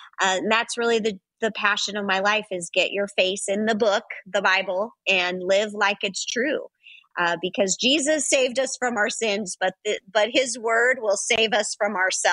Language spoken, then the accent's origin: English; Los Angeles, California, United States; You know, I grew up in Los Angeles.